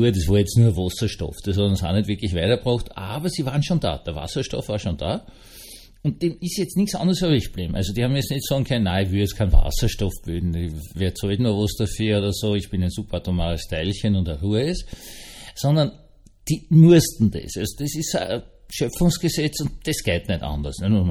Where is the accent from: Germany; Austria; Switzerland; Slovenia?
Austria; Vienna; Ich bin Wiener, ja.